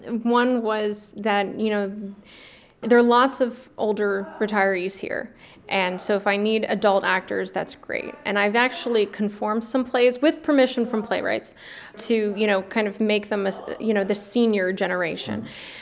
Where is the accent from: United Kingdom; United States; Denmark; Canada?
United States; Pennsylvania; I'm originally from York County, Pennsylvania. I grew up in community theater.